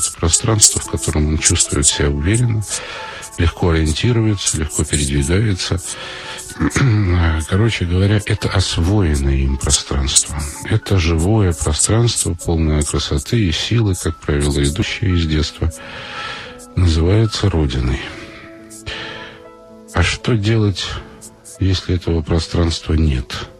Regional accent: Crimea, Ukraine; now in Russia; Вырос в Крыму, который в 1991 году Россия просто бросила вместе со всеми военными полигонами и со всеми проживающими там патриотически по отношению к России настроенными людьми. Теперь живу в одном из городов Крайнего Севера

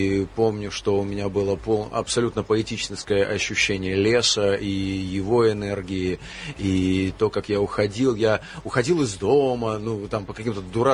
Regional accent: Issyk-Kul Region, Kyrgyzstan; Я родился в горах, в Киргизии, на озере Иссык-Куль. Я пробыл очень много времени в детстве и потом еще в юности.

